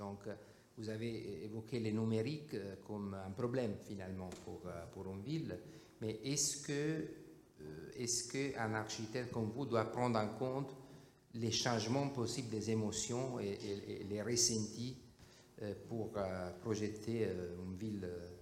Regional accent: Florence, Tuscany, Italy; French is a second language; Moi, je viens de Florence

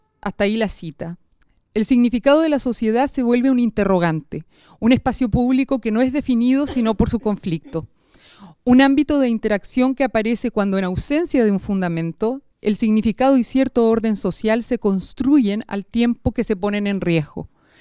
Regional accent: Chile; las dos somos chilenas

